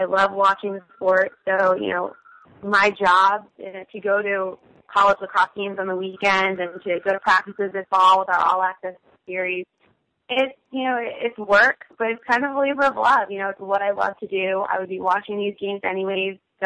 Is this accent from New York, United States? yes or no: yes; New York, United States; Obviously, growing up in upstate New York, lacrosse is and has been huge ever since I was a young girl. Growing up outside of the Albany area